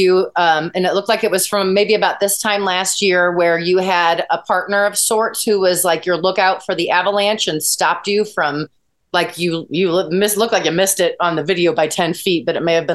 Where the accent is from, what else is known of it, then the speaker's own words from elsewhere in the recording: St. Louis, Missouri, United States; Like I grew up in the Midwest in St. Louis, and we had like a makeshift mountain that they had.